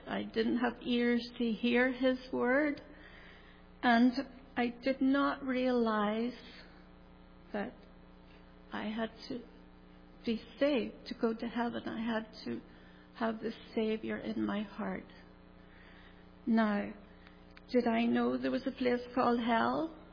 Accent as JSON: {"language": "English", "region": "Northern Ireland", "country": "United Kingdom", "tie": "born there", "said": "I was born over in Northern Ireland."}